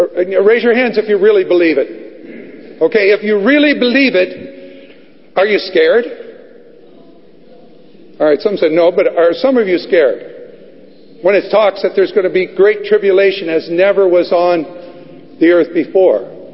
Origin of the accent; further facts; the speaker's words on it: United States; You know, we as Americans, or maybe I should say I as an American, maybe you don't have that, but I've never had in my life of an invading country coming and destroying all of us